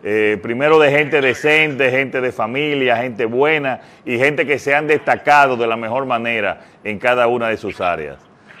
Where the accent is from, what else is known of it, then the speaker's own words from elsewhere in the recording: Dominican Republic; muchas veces como dominicanos lloramos nuestros problemas